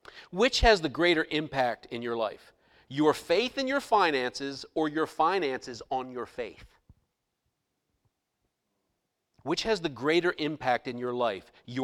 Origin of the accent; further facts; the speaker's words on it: Maryland, United States; My brother owns apartment houses back in Maryland, my hometown